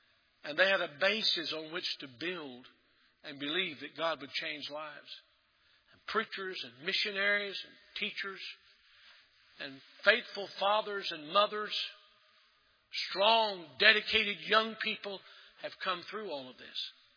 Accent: Maryville, Tennessee, United States; You could not go to my little hometown in Maryville, Tennessee.

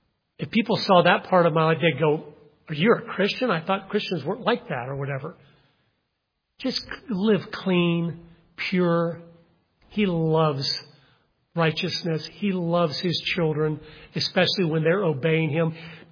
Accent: Idaho, United States; I said, I'm sorry, we're not from Iowa. I'm sure you're wanting to meet people in Iowa. I go, we're from Idaho.

